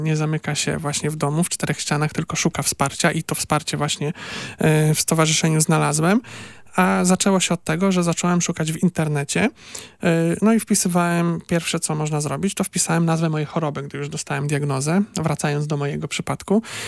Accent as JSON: {"language": "Polish", "region": "Subcarpathian Voivodeship", "country": "Poland", "moved": "yes", "lives_now": "Gdańsk, Poland", "said": "bo ja przyjechałem do Gdańska właśnie z Podkarpacia."}